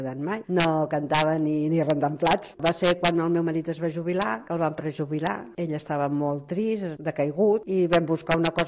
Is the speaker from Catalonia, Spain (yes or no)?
yes; Barcelona, Catalonia, Spain; tinc 75 anys i soc de Barcelona. Visc a Sant Andreu